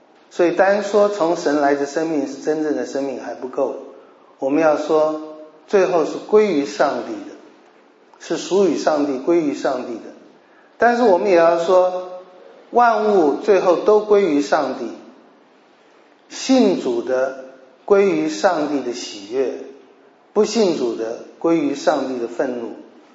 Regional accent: China; 知足不是我们中国人说的知足常乐

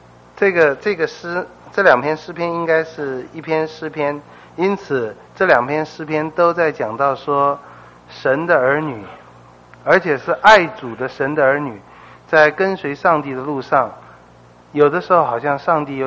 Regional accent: Taiwan; 我绝对要说我们要尽我们的力量，靠着上帝给我们的恩典，让人的生活能够改善，包括让我们台湾的同胞的生活能改善。

